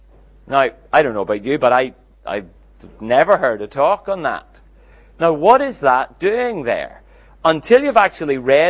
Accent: Northern Ireland, United Kingdom; where I grew up in Northern Ireland

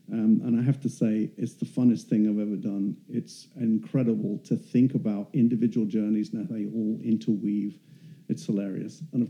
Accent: Texas, United States; accent: Texas; moved away as an adult; And my Texas accent's not got any better since I moved here 5 years ago.

